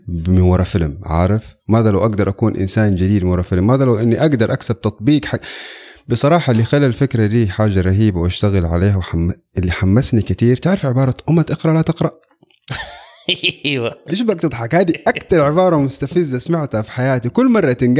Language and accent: Arabic; Mecca, Makkah Province, Saudi Arabia; now in Jeddah, Saudi Arabia; من مكة عايش في جدة